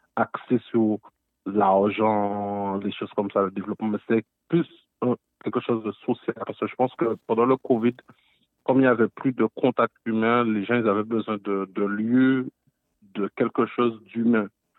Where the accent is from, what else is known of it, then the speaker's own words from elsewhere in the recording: Guadeloupe; Moi, je viens de la Guadeloupe. C'est dans le sud de la Caraïbe.